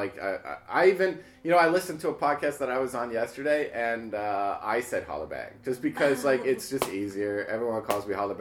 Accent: New Jersey, United States; also born or lived in New Orleans / Los Angeles; No, I'm from Jersey, but then I lived in New Orleans, then I lived in fucking L.A., and, you know, I don't know.

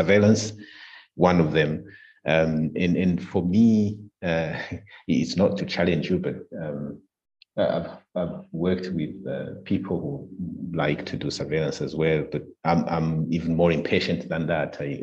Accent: Burundi; English is a second language; because I come from Burundi, it's a French speaking, and there was that question, can he do a master's in English?

